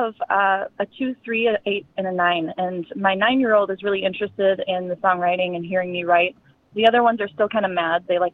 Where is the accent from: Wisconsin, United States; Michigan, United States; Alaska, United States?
Wisconsin, United States; Baraboo; born there; I was born in Baraboo, graduate of Reedsburg